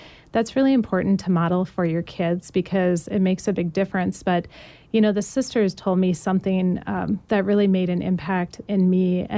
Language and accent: English; Midwest, United States; So especially growing up in the Midwest, I think our people are incredibly generous here